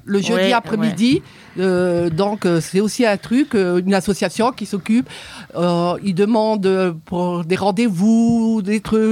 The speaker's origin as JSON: {"language": "French", "region": "Grand Est", "country": "France", "lives_now": "Grenoble, France", "said": "Je viens de la Lorraine … je viens de la Lorraine, donc je viens de débarquer ici à Grenoble"}